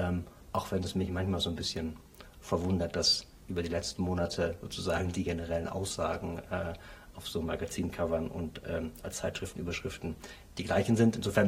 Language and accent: German; Essen, North Rhine-Westphalia, Germany; ich komme aus dem Ruhrgebiet, aus Essen.